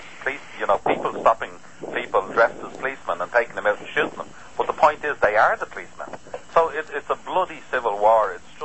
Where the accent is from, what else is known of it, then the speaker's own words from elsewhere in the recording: Ireland; being Irish and having kissed the Blarney Stone and all